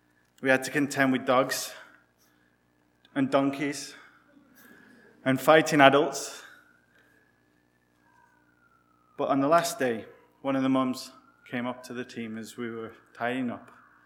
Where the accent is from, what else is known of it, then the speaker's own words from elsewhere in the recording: England, United Kingdom; now in Ireland; with my wife Adele, we work in County Cork. I'm not from Cork, I'm from England, but I'm definitely feeling more Irish than I used to.